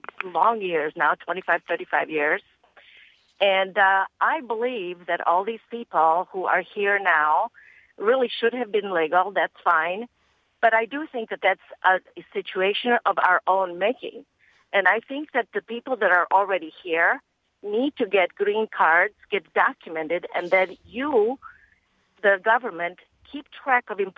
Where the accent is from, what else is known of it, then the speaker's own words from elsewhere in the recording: Croatia; now in United States; I am an immigrant. I came here in 1968 from Croatia. I got my citizenship in 1973.